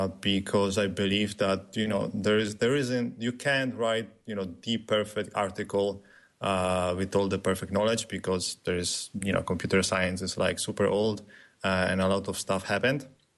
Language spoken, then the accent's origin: English; Italy; also born or lived in Sweden / Poland; I was born in Sweden, raised in Italy, lived in Poland. Then I lived for a year in Bali. Then I came back to Poland.